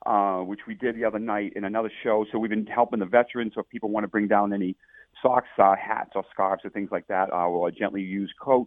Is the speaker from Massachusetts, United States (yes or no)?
yes; Boston, Massachusetts, United States; I mean, I grew up near Boston, so, you know, I know the cold like you guys do.